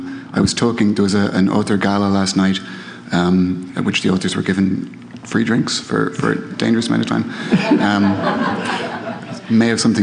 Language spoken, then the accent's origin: English; Dublin, Leinster, Ireland; I'm from Dublin in Ireland. Can you hear me? I live in Dublin.